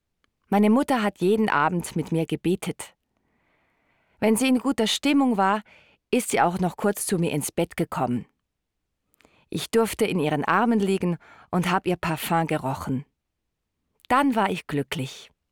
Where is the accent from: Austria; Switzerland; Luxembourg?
Switzerland; Winterthur, Zurich; Ich bin in Winterthur aufgewachsen, zusammen mit einem großen Bruder. Wir hatten eine 4-Zimmer-Wohnung. Die Zimmer waren klein und die Küche ganz alt.